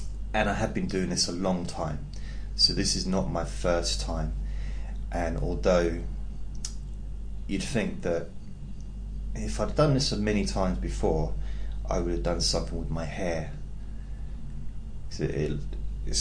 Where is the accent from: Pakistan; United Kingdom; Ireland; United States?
United Kingdom; England; I'm from England, and I understand that the accent might be a bit weird for you